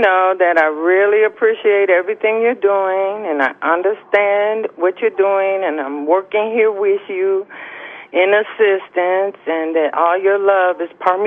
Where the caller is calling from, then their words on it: Detroit, Michigan, United States; Hi, I'm calling from Detroit, and I've been listening to you for over a year.